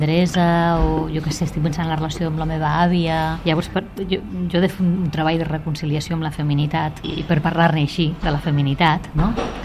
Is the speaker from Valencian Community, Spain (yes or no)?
yes; Valencian Community, Spain; jo soc valenciana.